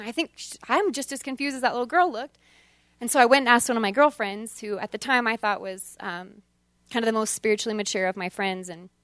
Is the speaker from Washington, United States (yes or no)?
no; Texas, United States; I grew up in Texas in a town about the size of Bozeman. So it was like 32,000 when I was growing up, and it was outside of Austin, Texas.